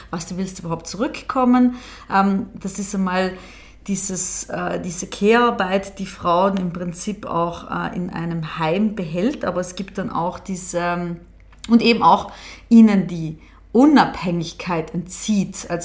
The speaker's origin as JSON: {"language": "German", "region": "Trentino-Alto Adige", "country": "Italy", "said": "ich komme aus Südtirol"}